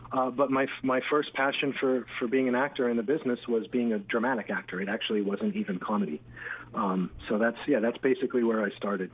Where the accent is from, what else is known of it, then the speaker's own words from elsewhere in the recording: Toronto, Ontario, Canada; I'm from Toronto, Canada, born and raised.